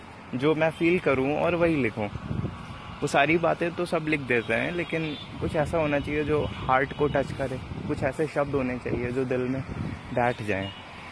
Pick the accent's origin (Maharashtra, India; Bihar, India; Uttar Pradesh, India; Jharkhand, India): Uttar Pradesh, India; Lucknow; और मैं लखनऊ का रहने वाला हूँ, और मैं अभी 21 साल का हूँ, इंजीनियरिंग कर रहा हूँ, यहीं लखनऊ में पढ़ाई कर रहा हूँ।